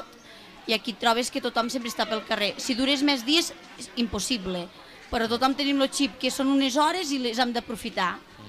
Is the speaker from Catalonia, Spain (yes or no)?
yes; Marçà, Catalonia, Spain; soc molt de Marçà